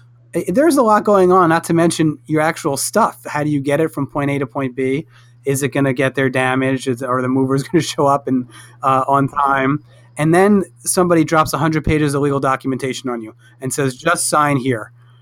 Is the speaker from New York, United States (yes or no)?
yes; New York, United States; You know, growing up in New York, I was a renter for a very long time, and bought a house.